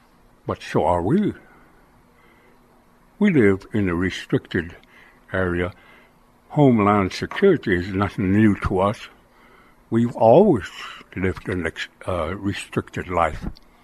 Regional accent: United States; And yet an inborn grain of resistance still exists. We are still Indian. Nobody can change that.

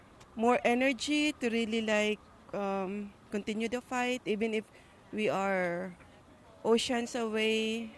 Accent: Philippines; I'm a Filipina and she's one of us because we are fighting the same fight.

